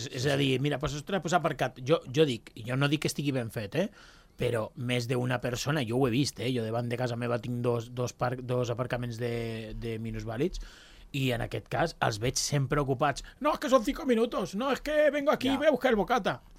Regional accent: Balearic Islands, Spain; now in Andorra; Jo he crescut a Mallorca i jo quan era més petit

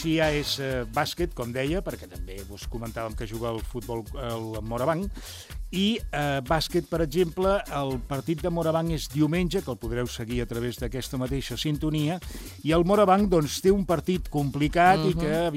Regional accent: Cornellà de Llobregat, Catalonia, Spain; Ah, mira, el meu poble.

